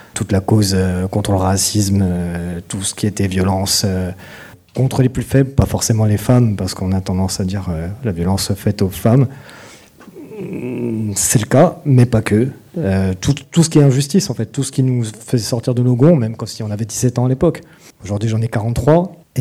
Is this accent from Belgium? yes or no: no; Bastia, Corsica, France; C'est-à-dire qu'il y avait trois bars, on vient de Bastia, trois bars qui faisaient jouer des groupes.